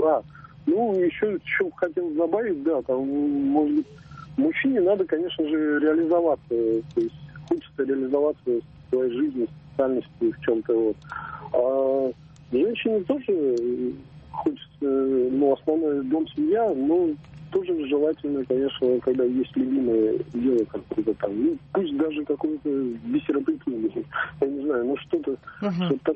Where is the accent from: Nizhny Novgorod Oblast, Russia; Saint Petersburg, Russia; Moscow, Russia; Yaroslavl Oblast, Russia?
Moscow, Russia; Я из Москвы.